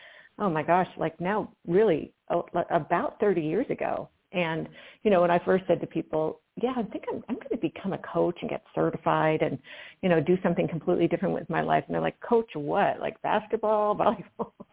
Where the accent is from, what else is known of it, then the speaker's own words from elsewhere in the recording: Midwest, United States; I think got imprinted in me when I grew up in the Midwest and, you know, just caring for people, being kind, and kind of meandered my way over here to Colorado.